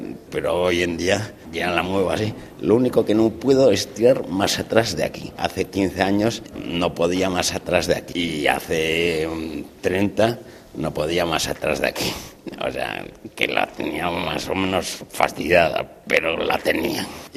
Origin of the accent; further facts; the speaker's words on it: San Sebastián, Basque Country, Spain; born there; yo nací en San Sebastián, justo a 20 kilómetros de Francia